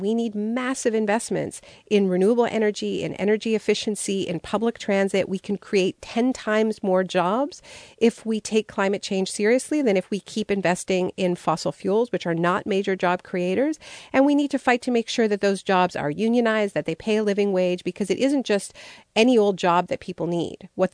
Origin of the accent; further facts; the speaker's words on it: Canada; I'm Canadian.